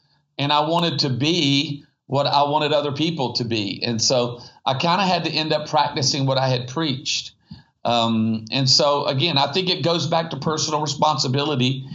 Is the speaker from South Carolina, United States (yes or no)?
yes; Myrtle Beach, South Carolina, United States; I grew up surfing on the East Coast.